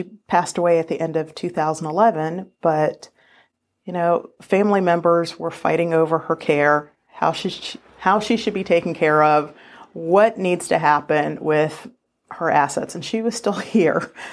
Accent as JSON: {"language": "English", "town": "Arlington", "region": "Virginia", "country": "United States", "tie": "born or raised there", "said": "Well, I grew up in Arlington."}